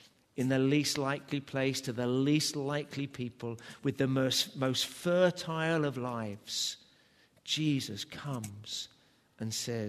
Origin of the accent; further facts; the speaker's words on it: England, United Kingdom; I do confess I am a Southerner, but I love the North.